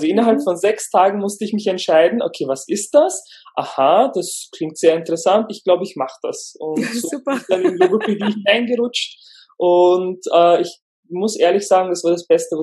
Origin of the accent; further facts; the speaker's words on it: Lower Austria, Austria; first language Turkish; German is a second language; Also, ich bin in Niederösterreich aufgewachsen, in einem kleinen Dorf, und als Familiensprache haben wir Türkisch gesprochen. Bis ich 3 Jahre alt war, da hat mein Vater dann angefangen, mit mir Deutsch zu sprechen.